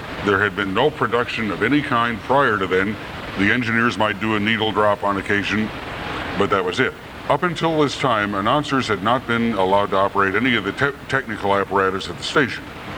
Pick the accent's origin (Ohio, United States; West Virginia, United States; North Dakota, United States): North Dakota, United States; Napoleon; After I'd been there about 3 weeks, my hometown newspaper showed up. My dad ran the Napoleon Homestead in Napoleon, North Dakota.